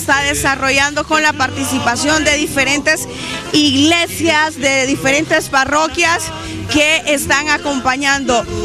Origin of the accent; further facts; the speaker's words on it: Honduras; Eso es lo que ocupamos, unirnos como hondureños